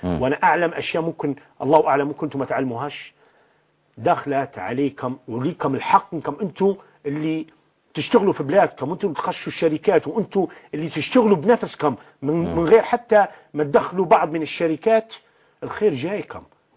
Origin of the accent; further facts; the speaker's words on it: Benghazi, Libya; also born or lived in Gharyan; أنا أصلا مسقط رأسي غريان الجبل الغربي، ولكن مولود وعايش حياتي كلها في الشرق في بنغازي.